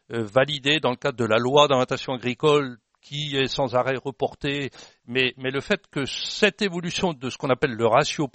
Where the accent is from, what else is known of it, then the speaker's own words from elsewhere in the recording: Bourgogne-Franche-Comté, France; Globalement, chez moi, dans la Nièvre